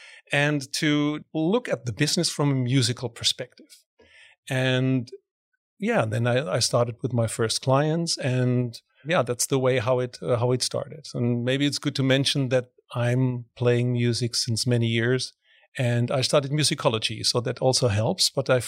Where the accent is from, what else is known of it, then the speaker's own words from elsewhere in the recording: Nijmegen, Gelderland, Netherlands; English is a second language; I am from Nijmegen. Ooh. And that's very hard to pronounce. And it's right in the middle between Amsterdam and Düsseldorf. So it's in the Netherlands, but more or less on the German border.